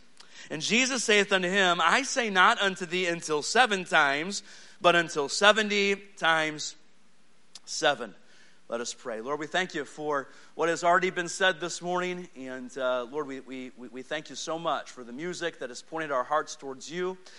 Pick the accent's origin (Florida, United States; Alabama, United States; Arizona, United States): Arizona, United States; Yuma; We come from Yuma, Arizona, where we don't get ice storms.